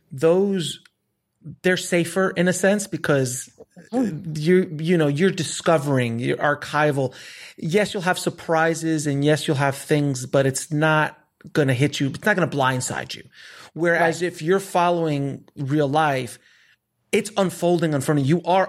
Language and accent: English; Florida, United States; I was a boy from Florida.